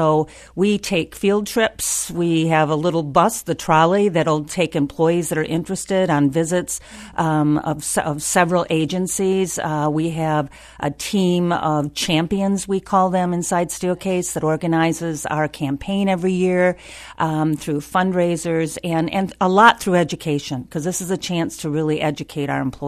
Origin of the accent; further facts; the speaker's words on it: Grand Rapids, Michigan, United States; Well, Shelley, I grew up in Grand Rapids, and I think we all know that this is a community around community service and around volunteerism.